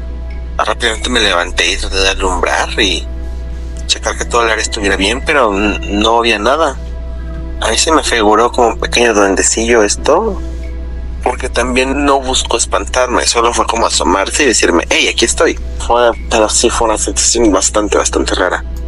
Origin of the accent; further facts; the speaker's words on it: Cuernavaca, Morelos, Mexico; Yo soy de Cuernavaca, aquí en Morelos, México.